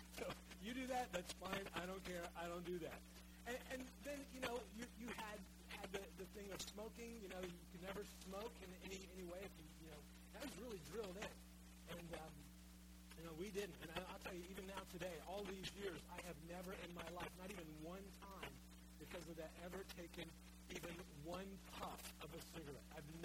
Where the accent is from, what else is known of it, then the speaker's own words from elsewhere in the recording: Miami, Florida, United States; And I grew up in Miami, Florida, so going to a very conservative college in Kentucky was a real different experience for me.